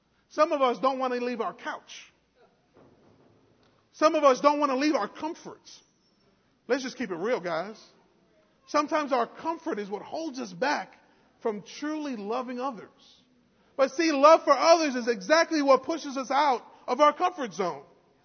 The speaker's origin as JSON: {"language": "English", "region": "New York", "country": "United States", "said": "First of all, I was from New York. Even my best friend couldn't reach me."}